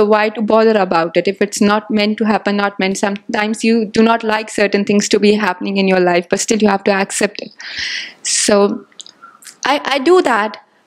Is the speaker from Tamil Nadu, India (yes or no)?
no; New Delhi, Delhi, India; now in Mumbai, India; I'm basically from New Delhi and I've come here to Mumbai.